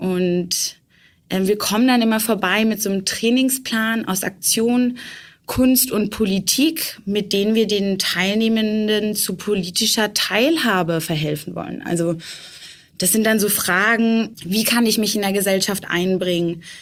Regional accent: Bremen, Germany; 26 Jahre alt. Ich komme ursprünglich aus Bremen.

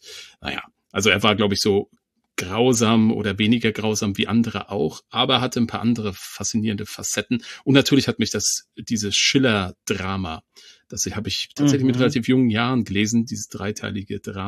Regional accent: Mecklenburg-Vorpommern, Germany; ich komme ja aus Mecklenburg

